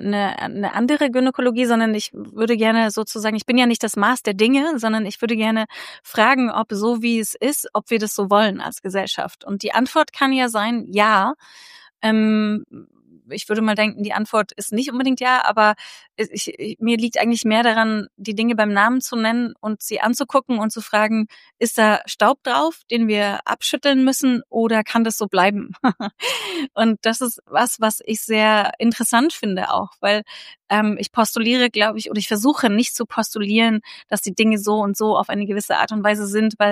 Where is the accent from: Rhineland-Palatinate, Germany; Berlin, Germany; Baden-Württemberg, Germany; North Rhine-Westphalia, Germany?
Berlin, Germany; ich bin Berlinerin